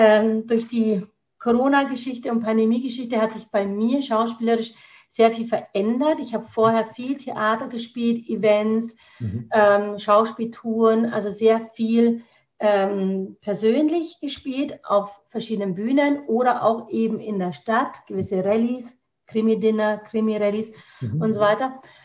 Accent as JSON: {"language": "German", "country": "India", "said": "aber ich kann mit Stolz sagen, ich bin Inderin."}